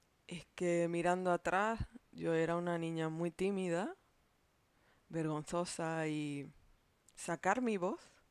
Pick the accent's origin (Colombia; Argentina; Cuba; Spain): Spain; Madrid, Community of Madrid; born there; Yo nací en Madrid, en un barrio que se llama Vallecas, y tengo raíces extremeñas que son del sur de la península española.